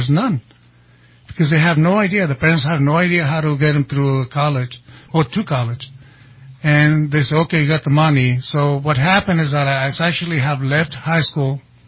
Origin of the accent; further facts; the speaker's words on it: Mexico; I always liked science, growing up in Mexico. I went to school up to the sixth grade in my hometown, because I come from a small town.